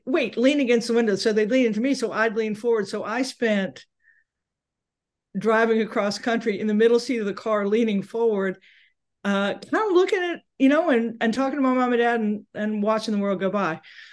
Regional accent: Tennessee, United States; born there; Yes, I was born in Tennessee. My mom and dad's family are all from Tennessee.

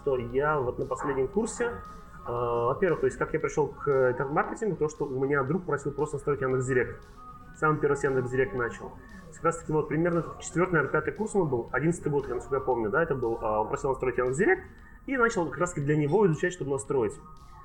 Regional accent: Tatarstan, Russia; Ну, родился я в поселке недалеко от Казани, то есть в Татарстане, опять-таки. То есть там я вырос

